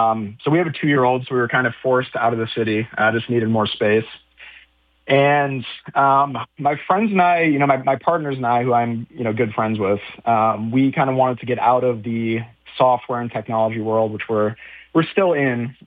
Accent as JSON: {"language": "English", "region": "Michigan", "country": "United States", "tie": "born or raised there", "moved": "as an adult", "lives_now": "Connecticut, United States", "said": "Yeah, so I grew up in Michigan, outside Detroit. I then moved to New York after college."}